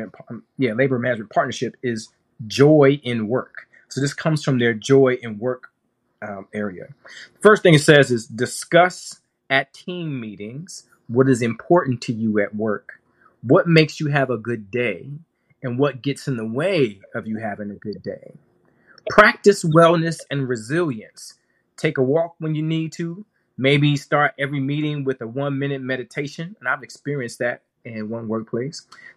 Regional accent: California, United States; Since we're both from California, very aware of with Kaiser.

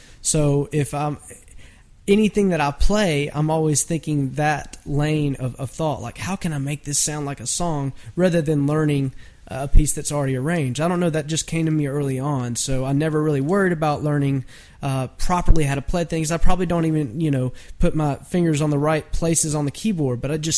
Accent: Shreveport, Louisiana, United States; moved away as an adult; now in Nashville, United States; Man, I moved to Nashville from Louisiana when I was 18. I graduated high school, and I just had to be around music.

